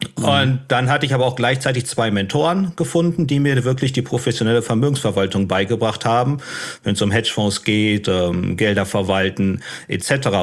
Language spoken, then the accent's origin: German; Unna, North Rhine-Westphalia, Germany; also born or lived in Dortmund; Und ich bin in Unna dann groß geworden, Unna Massen die Gegend.